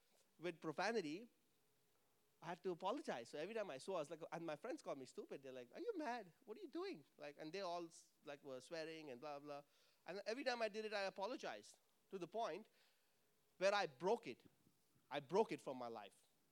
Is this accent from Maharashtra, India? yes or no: yes; Mumbai, Maharashtra, India; When I grew up in Mumbai. The language there is supposedly Hindi and Marathi